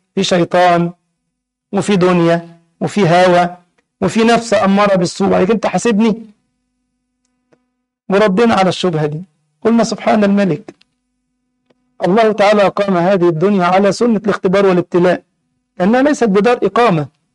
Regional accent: Egypt; عندنا في مصر يقولون كلمة يا ريت ما تعمر بيت

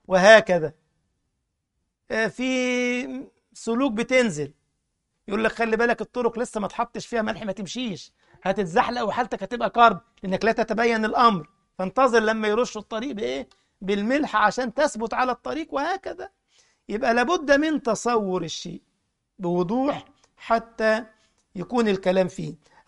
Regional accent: Egypt; احنا بنسميها الكفة عندنا في مصر

